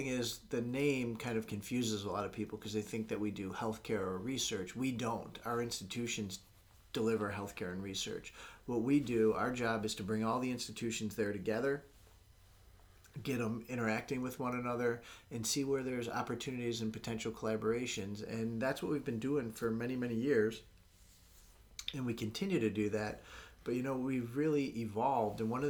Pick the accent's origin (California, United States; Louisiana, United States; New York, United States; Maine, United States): New York, United States; Buffalo; Well, I grew up in Buffalo